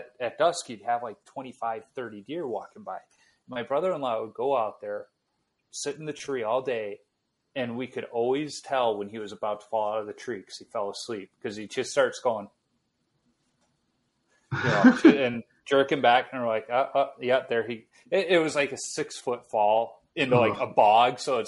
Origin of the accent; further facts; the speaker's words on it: Chicago, Illinois, United States; So I grew up in Chicago. We had to go to the zoo to see cows.